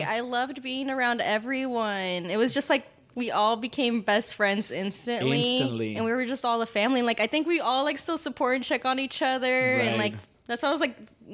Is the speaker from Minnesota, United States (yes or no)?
no; Dallas, Texas, United States; I'm from Dallas visiting.